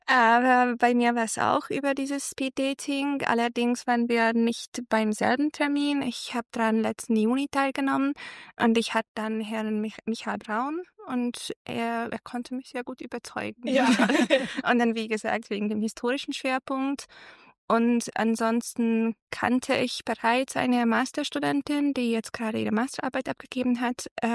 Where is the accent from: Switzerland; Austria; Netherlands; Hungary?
Hungary; also born or lived in Bonn, Germany; Ich komme ursprünglich aus Ungarn